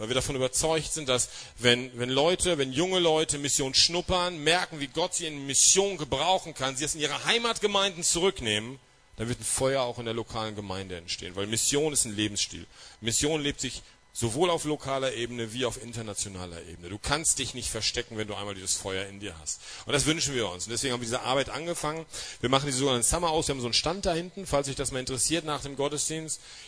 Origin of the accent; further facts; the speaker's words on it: North Rhine-Westphalia, Germany; unsere Heimatgemeinde ist in Wuppertal, wir kommen also aus dem Pott oben und fühlen uns eigentlich da oben recht wohl.